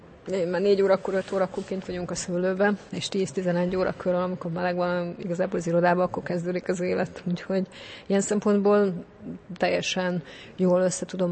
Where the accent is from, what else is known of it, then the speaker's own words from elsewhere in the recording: Komlóska, Borsod-Abaúj-Zemplén, Hungary; Hegyoljai lány vagyok, amit büszkén vallok, tehát én ott születtem, egy kis községben, Komlóskának hívják